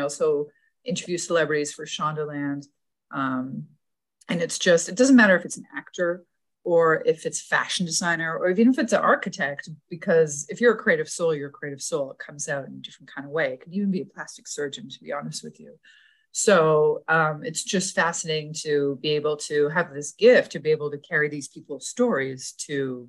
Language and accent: English; Toronto, Ontario, Canada; So I went to art school in Toronto, which is my hometown. I'm from Canada.